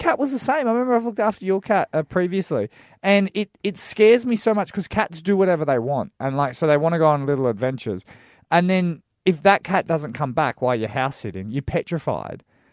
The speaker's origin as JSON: {"language": "English", "town": "Darwin", "region": "Northern Territory", "country": "Australia", "tie": "born or raised there", "said": "I was a bit wary of dogs because I grew up in Darwin and I used to get chased by pig dogs all the time."}